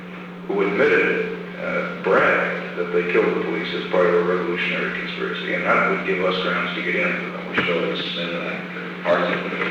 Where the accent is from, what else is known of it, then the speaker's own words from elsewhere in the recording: New York, United States; But I'm a New Yorker.